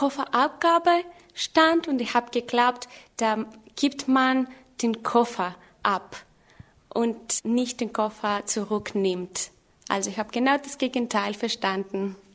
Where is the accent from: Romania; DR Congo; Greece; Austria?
Greece; Chania, Crete; German is a second language; now in Dortmund, Germany; Ich komme aus Griechenland. Meine Stadt heißt Hanya und ich bin 1986 geboren. Im Moment bin ich in Dortmund